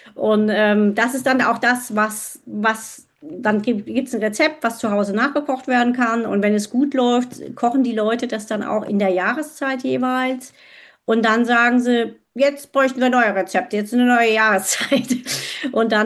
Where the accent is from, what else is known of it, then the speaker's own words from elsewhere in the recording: Hesse, Germany; bin ja auch gebürtige Südhessin und ich kenne dieses Klima